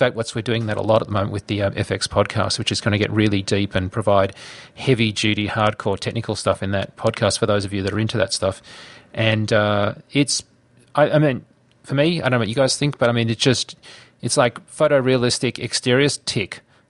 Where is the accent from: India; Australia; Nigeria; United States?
Australia; I'm an Australian, and I know intimately what that kind of feels like.